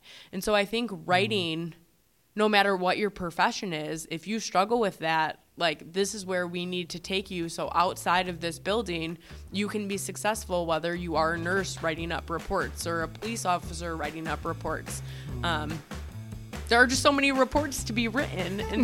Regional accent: England, United Kingdom; and, like, as an English person, I can geek out for

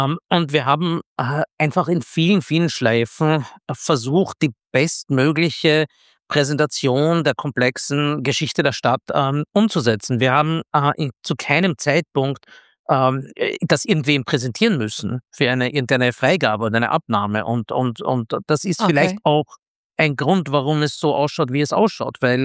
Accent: Vienna, Austria; moved away as an adult; also born or lived in United States; ich bin zwar Wiener, in Wien geboren und aufgewachsen, aber ich bin mit 19 in die Vereinigten Staaten gegangen und habe meine ganze mein ganzes Erwachsenenleben inklusive wissenschaftlicher Karriere in den USA verbracht.

